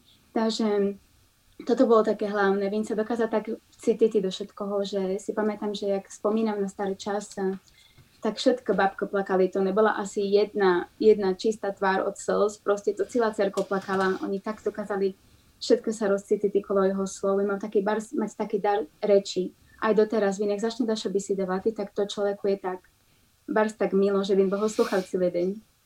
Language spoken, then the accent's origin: Slovak; Medzilaborce, Prešov Region, Slovakia; Takže z Labírce pochádzam, želám tam postati celý život až do svojej vysokej školy. Chodila tam aj na strednú školu, na gymnázium. Na vysokú školu už som potom chodila do Prešova